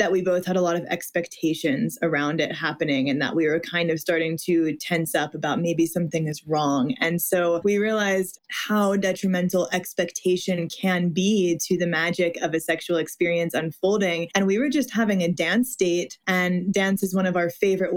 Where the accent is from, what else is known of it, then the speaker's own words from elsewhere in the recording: Midwest, United States; You know, I was raised in the Midwest, Catholic, like very polite and appeasing.